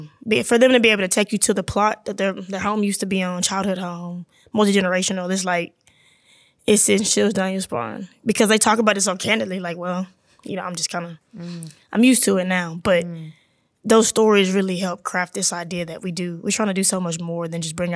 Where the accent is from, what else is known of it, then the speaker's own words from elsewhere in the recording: Texas, United States; I'm always very transparent that I'm not from South Dallas. I'm from a suburb 20 minutes away.